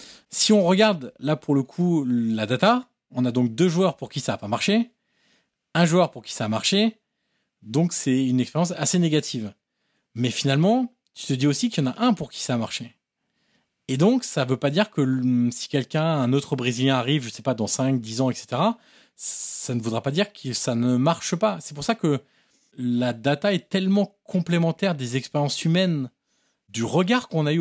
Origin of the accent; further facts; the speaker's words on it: Auxerre, Bourgogne-Franche-Comté, France; Je suis d'Auxerre